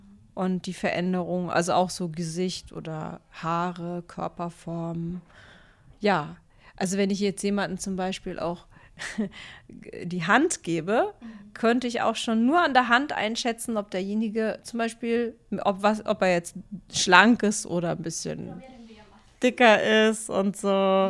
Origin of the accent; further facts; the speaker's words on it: Hamburg, Germany; born there; Ich bin 52 Jahre alt. Ich bin hier in Hamburg geboren und meine Eltern kommen aus der Türkei. Ich bin auch zweisprachig aufgewachsen, türkisch und deutsch.